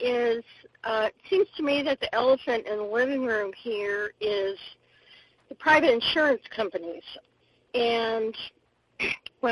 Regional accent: Carmel, United States; from Carmel.

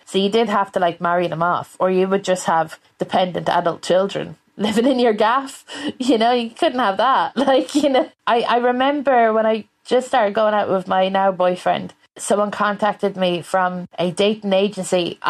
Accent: Westmeath, Leinster, Ireland; I'm from Westmead, and there's a song called … there's a bachelor competition.

